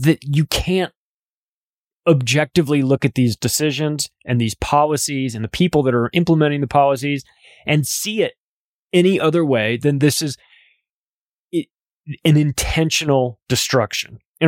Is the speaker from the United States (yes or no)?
yes; United States; I wish I were wrong about this, because I'm an American. I want America to do well.